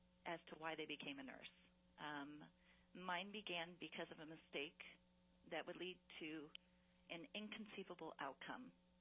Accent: Anchorage, Alaska, United States; I'm from Anchorage, Alaska, and I'm representing myself and as a member of the Alaska Nursing Association.

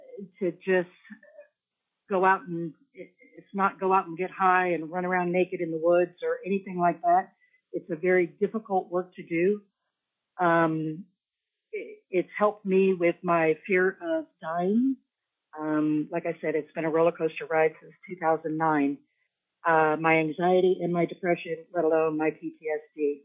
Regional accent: Wasilla, Alaska, United States; I am from Wasilla.

